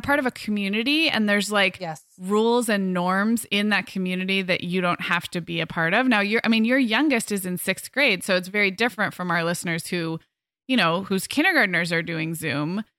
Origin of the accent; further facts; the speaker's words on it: Santa Barbara, California, United States; we moved our family back to my hometown in July.